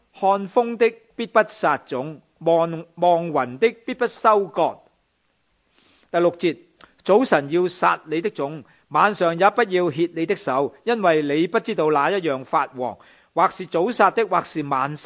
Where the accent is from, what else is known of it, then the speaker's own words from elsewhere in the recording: China; 我哋中国人特别中国人，我哋知道。